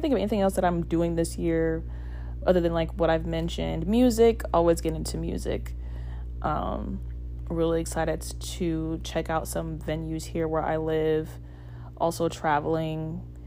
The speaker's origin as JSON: {"language": "English", "region": "Florida", "country": "United States", "said": "I mean, I'm from Florida, so growing up, I didn't always spend time at the beach, but when I went, it was, like, the best."}